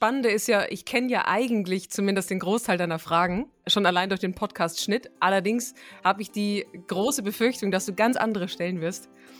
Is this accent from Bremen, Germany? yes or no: no; Bavaria, Germany; Ich würde jetzt am liebsten sagen, ich komme aus Franken, also eigentlich Bier.